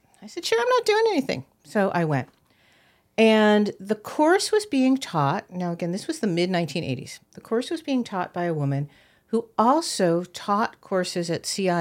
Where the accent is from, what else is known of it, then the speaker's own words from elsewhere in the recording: Maryland, United States; also born or lived in Washington, D.C.; I was actually born in D.C., and I grew up in Maryland, but my parents had nothing to do with the government.